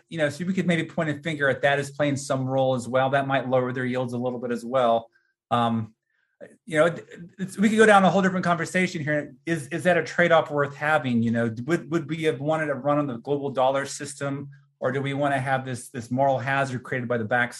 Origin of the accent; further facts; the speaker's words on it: United States; But the flip side of that is the dollar is the dominant currency. As an American, I love that.